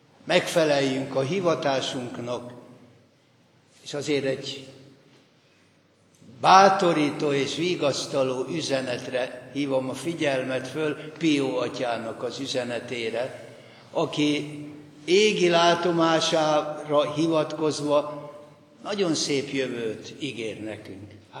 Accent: Hungary; és mikor én mondtam, hogy magyar vagyok, akkor mondták, a diktátortól, a diktatúrából.

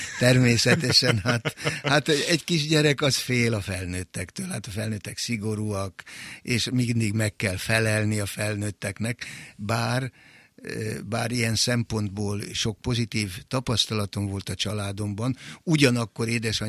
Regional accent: Győrzámoly, Győr-Moson-Sopron, Hungary; Szigetközben egy kis faluban, Győr-Zámolyban nőttem fel.

